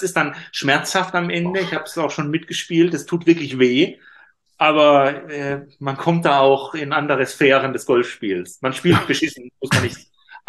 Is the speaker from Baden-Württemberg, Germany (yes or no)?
yes; Karlsruhe, Baden-Württemberg, Germany; Das war in einem Park in Karlsruhe, in meiner Heimatstadt.